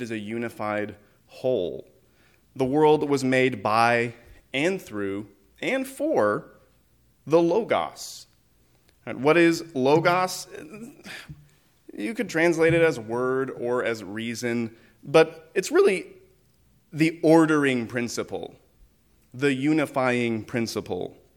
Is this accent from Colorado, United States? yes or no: no; Oregon, United States; moved away; also born or lived in Florida; I'm originally from Oregon. This is a rabbit trail. But I moved to Florida.